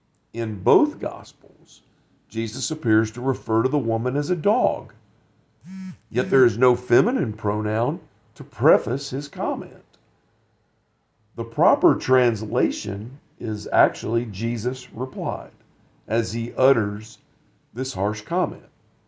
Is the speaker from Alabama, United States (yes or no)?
yes; Alabama, United States; I'm from Alabama, the United States, state of Alabama, married to my wife, Heather.